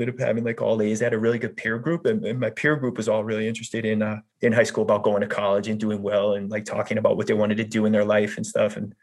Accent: Westborough, Massachusetts, United States; also born or lived in Maryland / Nashua, New Hampshire; So I moved in second grade to Westboro from Maryland. And then I moved in 10th grade from Westboro up to Nashua, New Hampshire, which is maybe 100,000 person town on the southern border of New Hampshire.

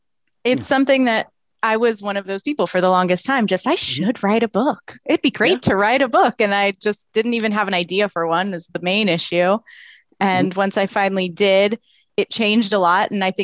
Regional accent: Florida, United States; also born or lived in Arizona; I'm really from Florida, and then we lived in Arizona for a couple of years.

